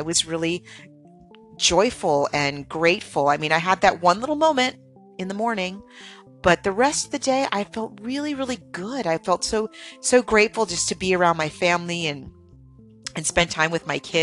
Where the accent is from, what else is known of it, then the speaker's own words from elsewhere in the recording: San Diego, California, United States; I'm so grateful to be in San Diego, which is my hometown where I grew up